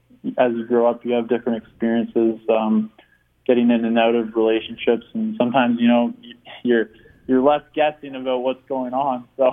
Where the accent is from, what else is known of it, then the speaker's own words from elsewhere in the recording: Waterloo, Ontario, Canada; I'm from Waterloo, Ontario, Canada. I grew up here, and then I actually have a farm up near South Bruce, which is like rural southern Ontario, so spent a lot of summers there growing up